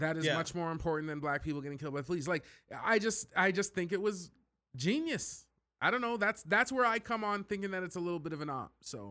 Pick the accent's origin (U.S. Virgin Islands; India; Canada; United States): Canada; we're Canadian boys, so I don't really know too much about, like, politics